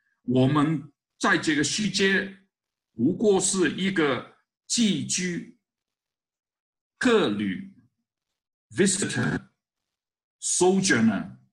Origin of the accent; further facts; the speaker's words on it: Hong Kong; 我来自香港